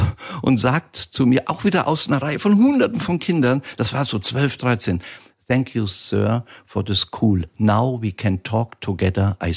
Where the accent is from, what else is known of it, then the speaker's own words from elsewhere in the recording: Rhineland-Palatinate, Germany; ich bin ja Westerwälder, gell? Und liebe ja meine Heimat in Rheinland-Pfalz.